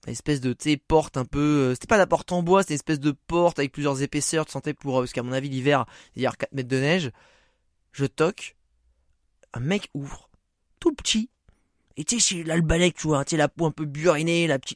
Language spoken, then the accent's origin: French; France; mais tu viens d'où? Donc, je disais français.